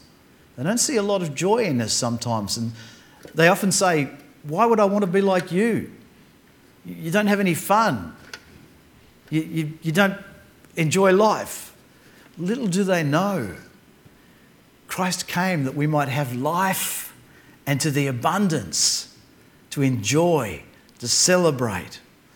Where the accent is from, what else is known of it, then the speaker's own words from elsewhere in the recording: Hobart, Tasmania, Australia; I'm originally from Hobart. I was ministering in the church down there